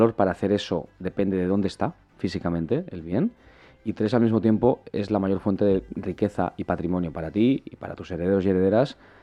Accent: Valencia, Valencian Community, Spain; moved away as an adult; now in Madrid, Spain; Yo me fui de Valencia en 2011 como tanta gente de mi generación. Emigré, básicamente. Y no he vuelto a vivir aquí. Vuelvo muchas veces porque mi familia y mis amigos están aquí, pero no vivo aquí, vivo en Madrid, ¿no? Y he vivido en otros muchos sitios.

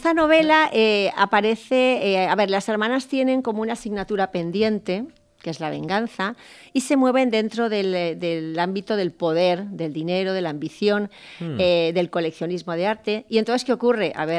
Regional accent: Valencian Community, Spain; Yo soy valenciana, aunque mis raíces son manchegas, son de Ciudad Real

